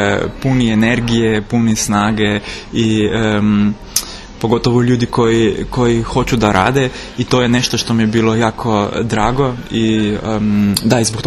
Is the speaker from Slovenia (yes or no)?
yes; Slovenia; Croatian is a second language; Da, znači ja sam iz Slovenije i doveo sam sa sobom svoje saradnike.